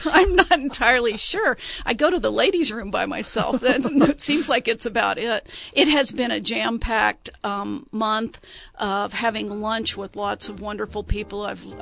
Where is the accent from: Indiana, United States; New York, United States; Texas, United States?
Texas, United States; I grew up in Texas. So seeing snow at all was very unusual to move to where there were 150 inches a year.